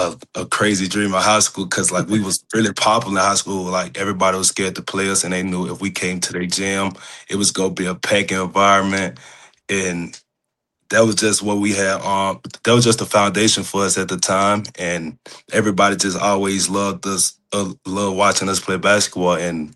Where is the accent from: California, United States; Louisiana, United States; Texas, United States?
Louisiana, United States; Rayville; The basketball scene in my hometown, it was crazy